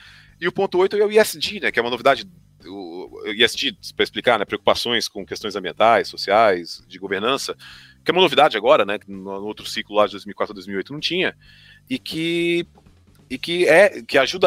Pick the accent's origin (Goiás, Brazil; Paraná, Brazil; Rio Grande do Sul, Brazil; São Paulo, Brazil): Goiás, Brazil; Eu brinco que eu sou do Goiás, né?